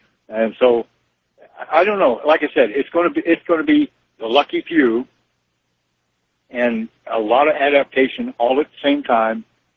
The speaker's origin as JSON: {"language": "English", "town": "Bernalillo", "region": "New Mexico", "country": "United States", "said": "I'm from Bernalillo, New Mexico."}